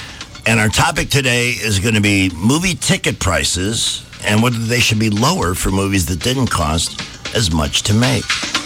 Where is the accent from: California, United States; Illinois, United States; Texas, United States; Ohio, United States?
Illinois, United States; Chicago; I'm from Chicago originally.